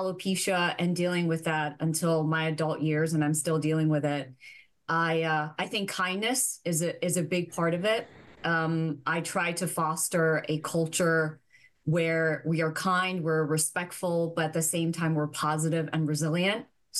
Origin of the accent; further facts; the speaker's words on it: Hong Kong; born there; also born or lived in a dozen other places; Born in Hong Kong, raised in a dozen other places, one older sister.